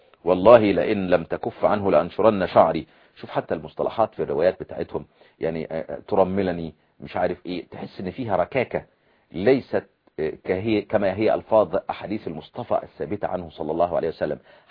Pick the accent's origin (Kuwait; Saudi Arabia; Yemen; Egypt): Egypt; زي ما بنقول عندنا في مصر، يعني مش محبوكة مكشوفة